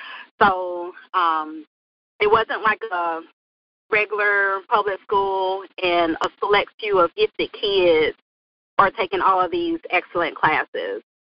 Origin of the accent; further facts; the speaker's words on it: Georgia, United States; I'm from Georgia because I was raised in Georgia the majority of my life.